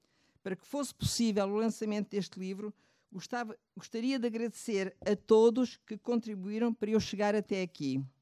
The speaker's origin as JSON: {"language": "Portuguese", "country": "Angola", "tie": "born or raised there", "moved": "yes", "said": "Estas imagens que foram passando são fotos da minha terra, uma marcada presença de Angola que recordo com muitas saudades."}